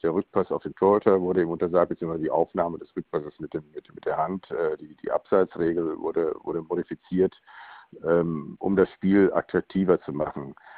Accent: North Rhine-Westphalia, Germany; Und ich bin ja in der Nähe von Dortmund aufgewachsen.

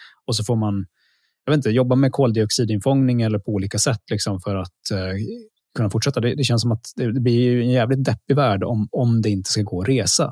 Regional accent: Luleå, Norrbotten County, Sweden; Men jag är uppvuxen i Luleå

